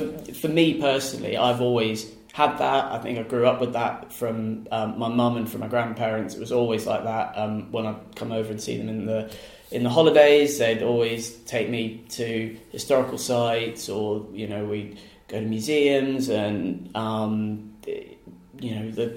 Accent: Hong Kong; also born or lived in Manhattan, United States; No, so I grew up in Hong Kong. I was actually born in the States.

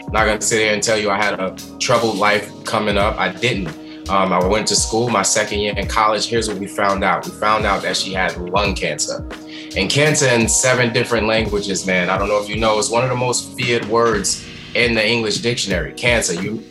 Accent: Staten Island, New York, United States; Yeah, I was raised in Staten Island, New York. Single parent household.

